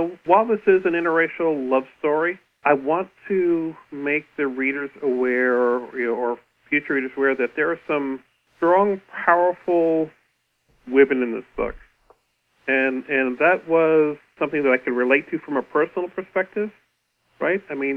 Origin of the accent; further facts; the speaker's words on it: Long Island, New York, United States; So I grew up on Long Island in this town. I mean, this town is real.